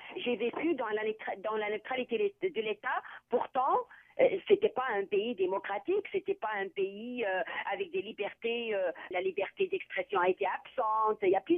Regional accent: Tunisia; moved away; Quand j'ai quitté la Tunisie, durant les années 90, les signes religieux et donc le voile étaient interdits dans tous les établissements publics en Tunisie.

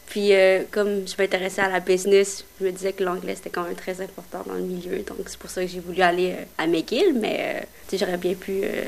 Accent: Quebec, Canada; accent: Quebec; puis ils voient mon accent québécois, puis là, ils se rendent compte que je suis une Québécoise comme tout le monde.

